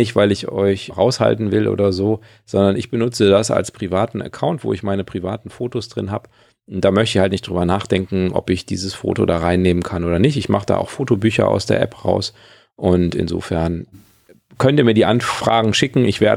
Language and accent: German; Witten, North Rhine-Westphalia, Germany; born there; Ja, ich bin übrigens in Witten geboren.